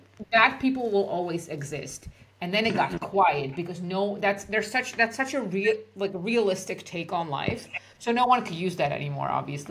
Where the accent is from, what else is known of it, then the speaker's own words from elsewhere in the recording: Czechia; we had the mass shooting in Czech Republic, which is my home country.